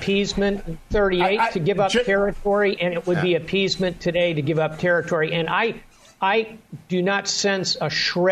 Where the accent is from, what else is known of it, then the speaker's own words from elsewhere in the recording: United States; because I'm Greek American and I know the Greek alphabet